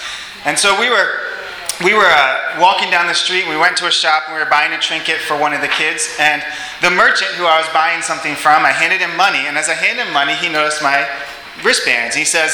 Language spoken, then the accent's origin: English; Dubuque, Iowa, United States; And I said, "Oh, I'm from Dubuque, Iowa."